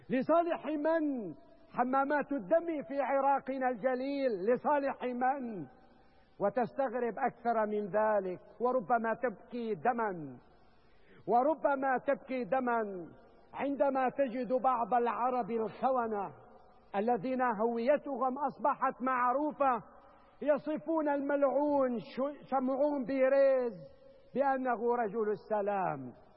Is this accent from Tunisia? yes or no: no; Syria; فنحن اليوم كعرب، كسوريين، كمسلمين، كمسيحيين، واجب علينا أن نقف في صف واحد